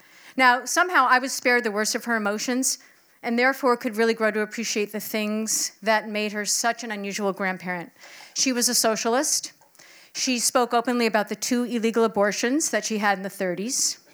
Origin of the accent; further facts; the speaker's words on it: Amherst, Massachusetts, United States; from Amherst, and this is my story